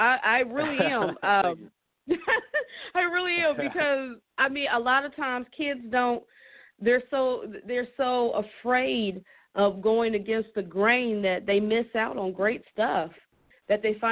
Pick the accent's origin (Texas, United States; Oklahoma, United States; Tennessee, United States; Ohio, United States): Ohio, United States; Dayton; being born and bred in Dayton, you know, I know that, you know, Dayton struggles sometimes